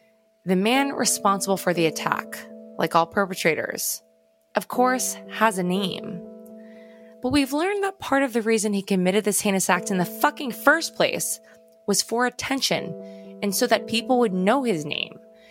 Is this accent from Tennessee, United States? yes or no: no; New York, United States; I'm from Long Island.